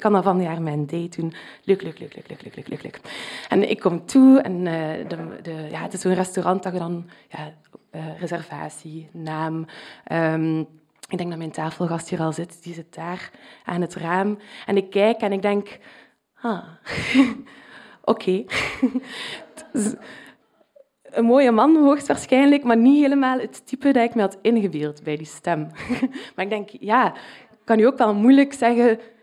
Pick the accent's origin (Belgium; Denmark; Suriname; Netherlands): Belgium; Flanders; accent: Flemish; Hij viel heel erg op mijn Vlaams accent.